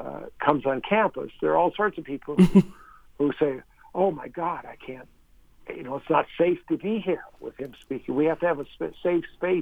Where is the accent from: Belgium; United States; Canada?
Canada; When I was a kid growing up in Canada